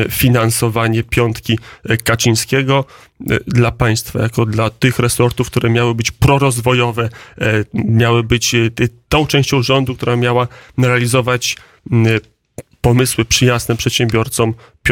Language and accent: Polish; Warsaw, Masovian Voivodeship, Poland; born there; now in Podkowa Leśna, Poland; Ja co prawda się urodziłem w szpitalu na Inflanckiej w Warszawie, ale to prawda, mieszkam poza Warszawą.